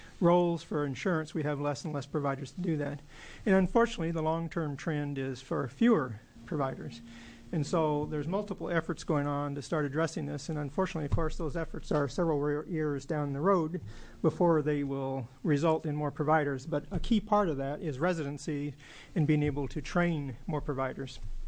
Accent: Springfield, Oregon, United States; I'm from House District 12, which is the city of Springfield.

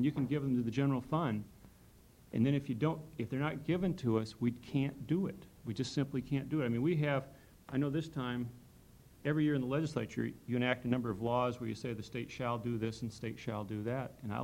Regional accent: Oregon, United States; I am using Multnomah County because I come from Multnomah County.

